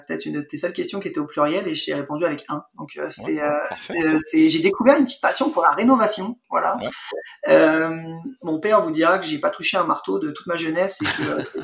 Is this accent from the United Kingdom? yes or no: no; France; now in Montreal, Canada; sachant qu'en tant que Français, j'avais déjà été en Italie, jamais été à Rome